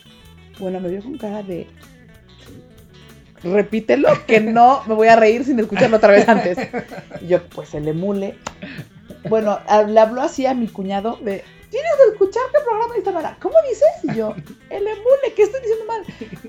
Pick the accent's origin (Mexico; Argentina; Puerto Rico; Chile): Mexico; moved away; also born or lived in Spain; yo estaba en el que me voy de aquí, digo, salí de México y me fui para España.